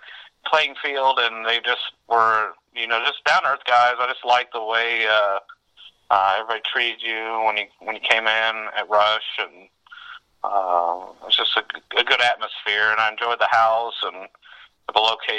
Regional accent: Danville, Indiana, United States; born there; now in Columbus, United States; I was born in 1975 in Danville, Indiana.

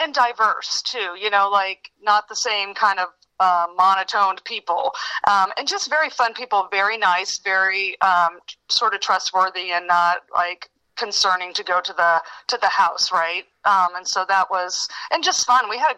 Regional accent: Evansville, Indiana, United States; also born or lived in Fort Wayne; I grew up in Evansville, and I was born there. We moved to Fort Wayne briefly.

